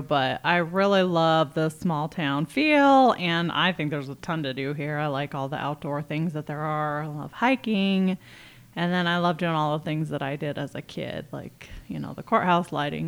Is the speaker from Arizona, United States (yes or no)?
yes; Prescott, Arizona, United States; also born or lived in Flagstaff; So born and raised in Prescott, graduated from Prescott High School.